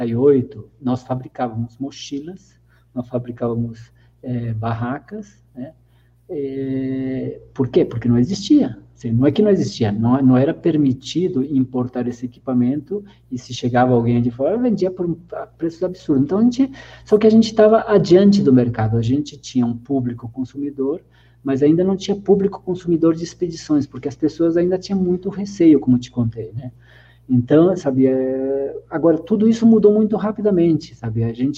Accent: Brazil; eu sou brasileiro, mas eu morei 14 anos fora, e quando voltei para cá, eu era encantado com tudo

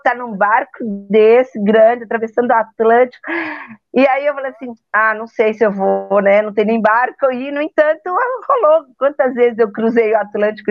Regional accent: Minas Gerais, Brazil; also born or lived in São Paulo; nasci em São Paulo e criado em Minas.

